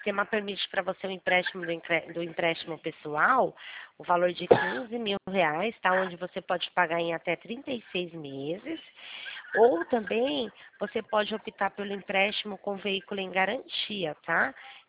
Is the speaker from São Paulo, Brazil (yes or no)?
yes; São Paulo, Brazil; Eu sou de São Paulo